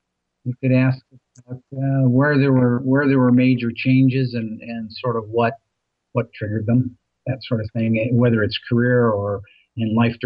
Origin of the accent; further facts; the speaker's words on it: Minnesota, United States; I grew up in Minnesota, as I said.